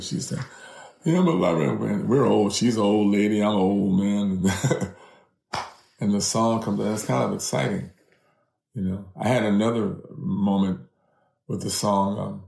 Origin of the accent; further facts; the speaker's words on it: California, United States; Like visiting Oklahoma after a tornado was like, I'm from California. I've seen earthquakes.